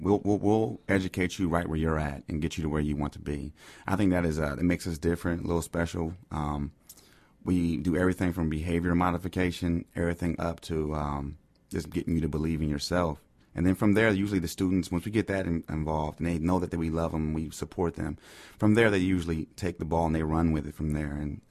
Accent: Columbus, Ohio, United States; Yes, ma'am. I'm from Columbus, Ohio.

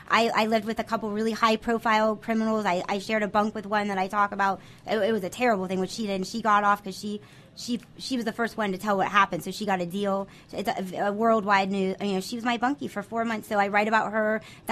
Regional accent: Upper Arlington, Ohio, United States; And I do tell everyone that I'm from Upper Arlington.

